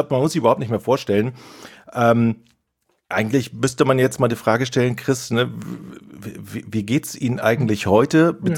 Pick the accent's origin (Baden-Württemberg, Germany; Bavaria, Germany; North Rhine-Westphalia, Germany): North Rhine-Westphalia, Germany; ich komme ja aus dem Düsseldorfer Raum, du ja aus dem Aachen, wir sind alle drei Rheinländer.